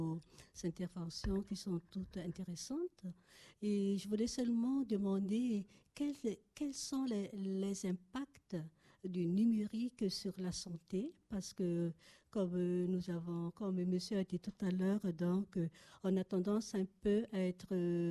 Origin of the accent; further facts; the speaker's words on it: Madagascar; je viens de Madagascar